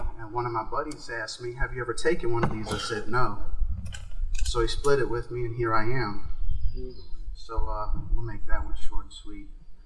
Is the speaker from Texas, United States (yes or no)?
no; Richmond, Virginia, United States; I'm from Richmond, Virginia. I'm 27.